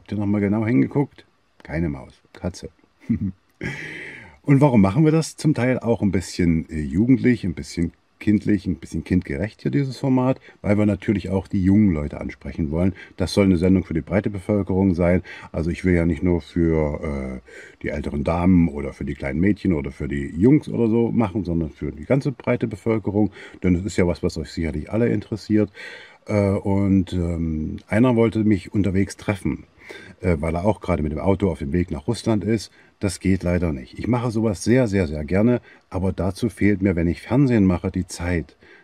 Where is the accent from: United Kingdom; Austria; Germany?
Germany; Saxony-Anhalt; Ich komme aus Sachsen-Anhalt, bin in Sachsen teilweise aufgewachsen, habe dort lange gearbeitet.